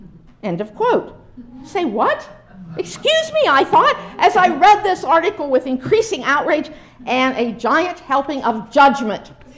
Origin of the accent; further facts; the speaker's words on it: Pennsylvania, United States; outside of Youngstown, Ohio, not far from where I grew up in Northwest Pennsylvania